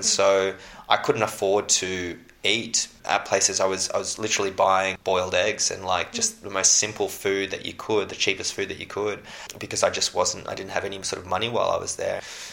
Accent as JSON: {"language": "English", "country": "Australia", "said": "it's tough being an Australian judoka, but it's also made me the person that I am today"}